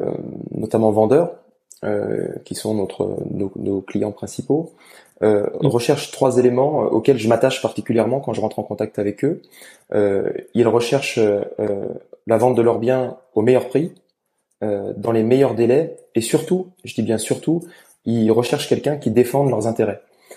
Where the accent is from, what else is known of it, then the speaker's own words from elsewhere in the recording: Auvergne-Rhône-Alpes, France; Je suis né en Haute-Savoie, je suis un Haut-Savoyard pur souche.